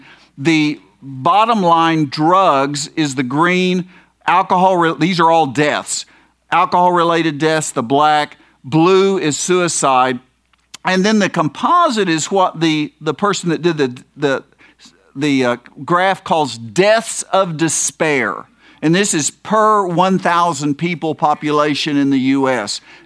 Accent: Oklahoma, United States; I came from Oklahoma.

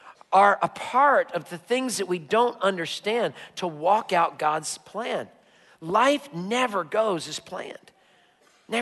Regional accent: United States; As an American male, I sure like certainty more than I like mystery.

